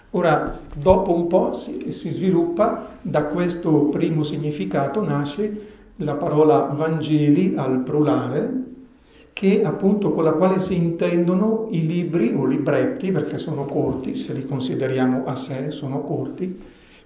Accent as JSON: {"language": "Italian", "town": "Bergamo", "region": "Lombardy", "country": "Italy", "said": "Come avete ascoltato, vengo dalla zona di Bergamo."}